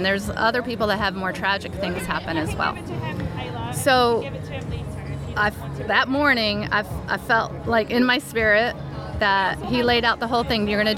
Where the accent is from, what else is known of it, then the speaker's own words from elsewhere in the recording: Delaware, United States; now in Troy, United States; I came from Delaware. I went to Russell Sage College.